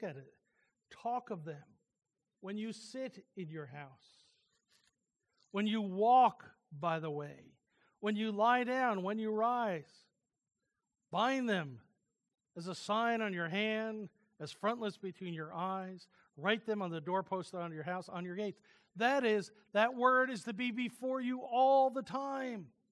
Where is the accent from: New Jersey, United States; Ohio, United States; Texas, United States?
New Jersey, United States; Now, I grew up in New Jersey. 40% of the New Jersey population a long, long time ago was Jewish.